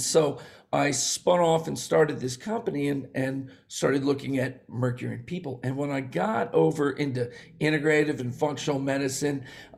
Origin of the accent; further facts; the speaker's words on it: Bethlehem, Pennsylvania, United States; born there; I was born in Bethlehem, birthplace of Jesus and me. No, different place, Bethlehem, Pennsylvania. So I was born in a steel town.